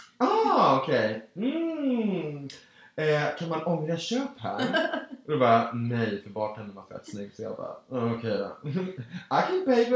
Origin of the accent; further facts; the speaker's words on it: Stockholm, Stockholm County, Sweden; som alla stockholmare som inte har liksom en bostadsrätt